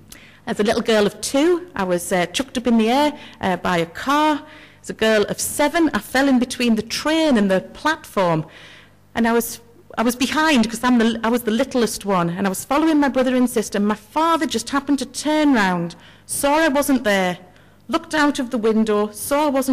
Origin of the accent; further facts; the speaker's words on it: Spennymoor, North East England, United Kingdom; now in Newcastle, United Kingdom; I was born and brought up in Spennymoor, County Durham, so you need to know I'm not a proper Geordie. I need to confess that now, although I live and work in Newcastle now. I was brought up in a Christian family